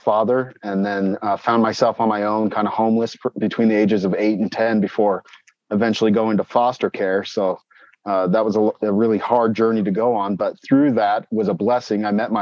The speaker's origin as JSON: {"language": "English", "town": "Brigham City", "region": "Utah", "country": "United States", "tie": "born there", "said": "So I was born in Brigham City, Utah. I'm about 37 years old."}